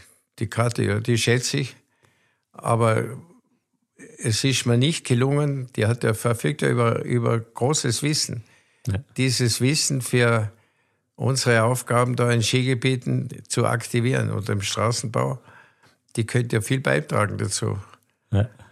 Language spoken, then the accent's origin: German; Heidelberg, Baden-Württemberg, Germany; born there; Und ich bin eben in Heidelberg geboren.